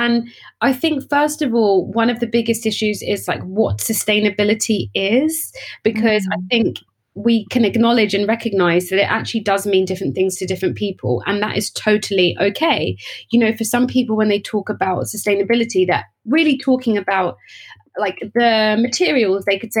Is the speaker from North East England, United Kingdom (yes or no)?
no; Cambridge, East of England, United Kingdom; I'm a British-born Ghanaian who was born and raised in Cambridge, and I am the middle of three girls, so I have two sisters. And I grew up in Cambridge